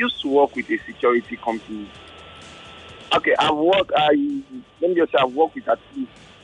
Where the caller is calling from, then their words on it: Lekki, Lagos, Nigeria; I'm calling from Lekki.